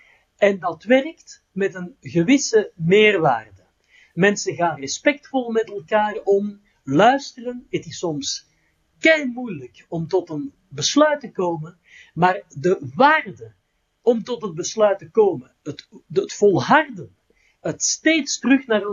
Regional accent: Belgium; misschien ben ik daar als Belg een beetje anders in voorbereid dan mensen die komen uit een unitaire lidstaat.

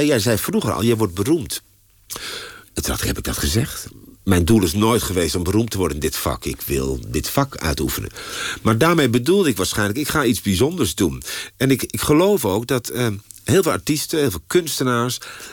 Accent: North Holland, Netherlands; accent: Zaans; En ik merkte als ik moe ben, dan komt dat ook weer terug. Dat Zaans accent.

